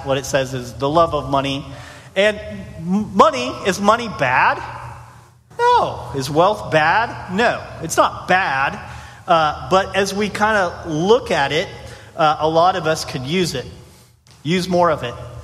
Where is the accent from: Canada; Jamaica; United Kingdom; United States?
United States; Danville, Illinois; he was a pastor from my hometown of Danville, Illinois.